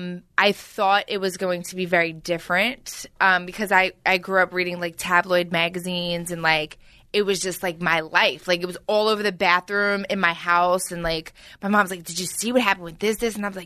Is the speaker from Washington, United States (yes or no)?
no; Philadelphia, Pennsylvania, United States; I lived in a one-bedroom apartment with my mom. I grew up very poor in South Philly.